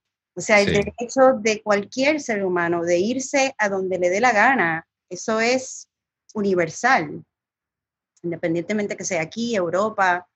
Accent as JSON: {"language": "Spanish", "country": "Puerto Rico", "said": "Yo como puertorriqueña, obviamente, es una experiencia diferente al pueblo oprimido de Guatemala"}